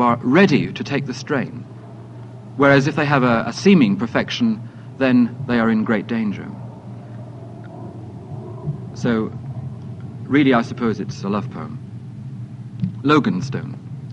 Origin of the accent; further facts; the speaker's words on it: South West England, United Kingdom; I come from Cornwall, as Lois Shelton says. This is a Celtic land rich in mystery at the very west of England.